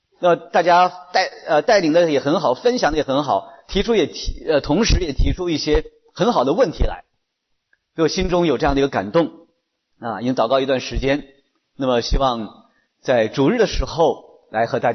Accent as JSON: {"language": "Chinese", "country": "China"}